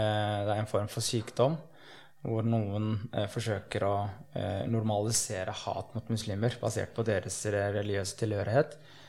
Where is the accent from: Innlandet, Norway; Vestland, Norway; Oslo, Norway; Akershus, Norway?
Oslo, Norway; also born or lived in Somalia; Jeg 40 år, to barn, fra Oslo, opprinnelig fra Somalia.